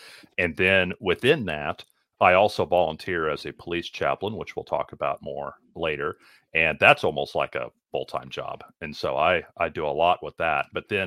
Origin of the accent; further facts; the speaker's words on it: Lawrence, Kansas, United States; Okay, so I'm from the Kansas City area, specifically Lawrence.